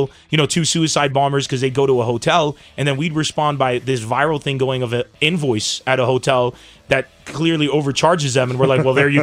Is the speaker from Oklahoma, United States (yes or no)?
no; San Diego, California, United States; I come from San Diego.